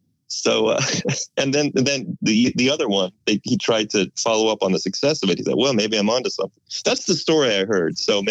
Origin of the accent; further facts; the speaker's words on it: Salt Lake City, Utah, United States; I was a kid, and I don't even know if they even, I grew up in Salt Lake.